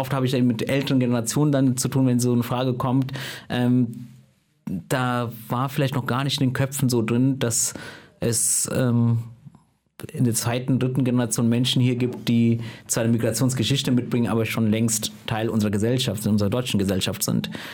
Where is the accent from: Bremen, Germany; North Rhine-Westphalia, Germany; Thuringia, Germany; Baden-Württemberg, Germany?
North Rhine-Westphalia, Germany; Neuss; Und dann habe ich dann immer ganz selbstverständlich gesagt, aus Neuss.